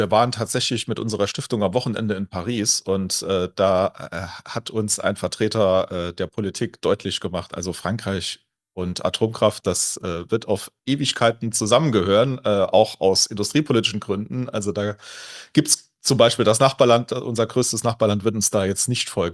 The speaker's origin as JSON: {"language": "German", "region": "Saarland", "country": "Germany", "said": "das sieht man vom Schaumberg, also von meiner Heimat aus, sieht man die Kühltürme"}